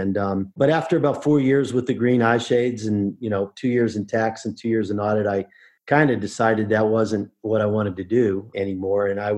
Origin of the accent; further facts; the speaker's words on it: Pittsburgh, Pennsylvania, United States; but I grew up in Pittsburgh.